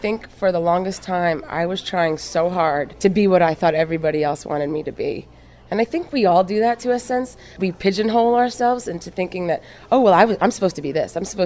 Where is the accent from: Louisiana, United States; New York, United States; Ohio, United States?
New York, United States; now in Charlotte, United States; I'm originally from New York, and I now live in Charlotte, North Carolina, with my husband and two kids.